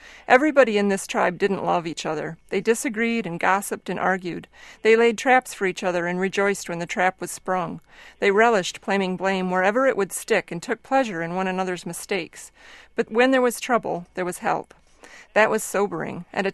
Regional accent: Michigan, United States; now in Grand Marais, United States; I grew up downstate in Michigan and came to Grand Marais on a camping trip and more or less never left.

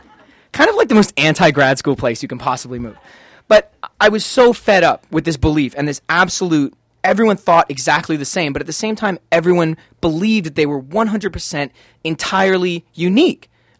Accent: Toronto, Ontario, Canada; I grew up in Toronto, Canada, in downtown Toronto, and my neighborhood was called Riverdale.

